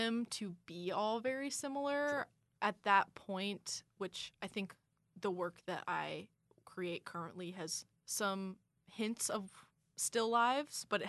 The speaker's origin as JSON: {"language": "English", "town": "Minneapolis", "region": "Minnesota", "country": "United States", "tie": "born or raised there", "said": "Growing up in Minneapolis, too, one of my favorite places is the Walker."}